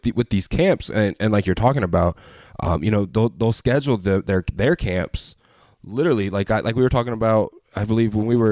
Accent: Marietta, Georgia, United States; Yeah, I'm from the Marietta area, so I know Atlanta really well.

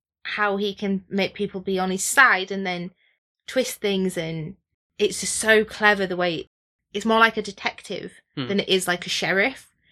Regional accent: United Kingdom; But I'm not American. I'm British.

